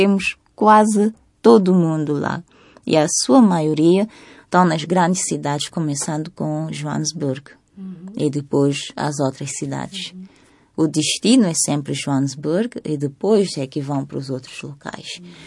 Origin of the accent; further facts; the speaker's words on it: Mozambique; now in Johannesburg, South Africa; Bom, a minha família e eu mudamos de Moçambique para a África do Sul em 1993. E estamos lá até hoje.